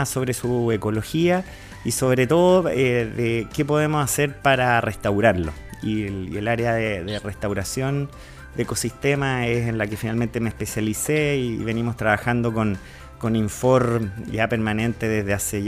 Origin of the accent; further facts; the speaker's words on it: Santiago, Santiago Metropolitan, Chile; now in Chiloé, Chile; Y acá yo soy oriundo de Santiago y allá me hacía falta el bosque.